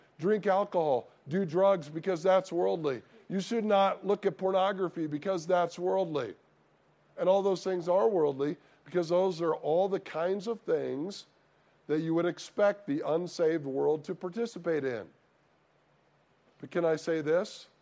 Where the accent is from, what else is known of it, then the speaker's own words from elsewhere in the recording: Midwest, United States; I grew up in the Midwest.